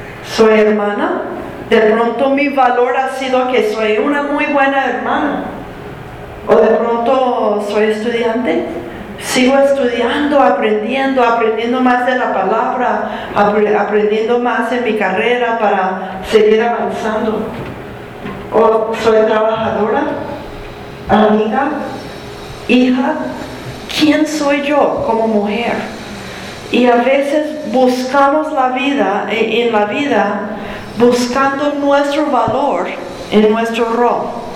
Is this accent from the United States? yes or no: yes; the South, United States; Yo vengo del sur de Estados Unidos, que también hay un poco de machismo allá.